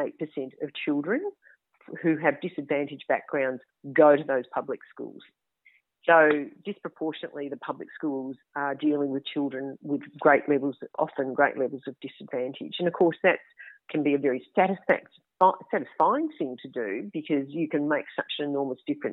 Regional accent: Melbourne, Victoria, Australia; In my hometown of Melbourne, we were locked down for months at a time.

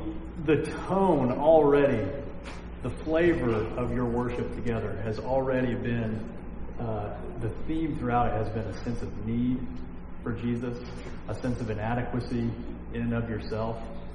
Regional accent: Atlanta, Georgia, United States; now in Central Florida, United States; The Lord, we grew up, both my wife and I grew up in Atlanta. And for whatever reason, the very last place that we saw ourselves being is living in Central Florida. And here we are living in Central Florida.

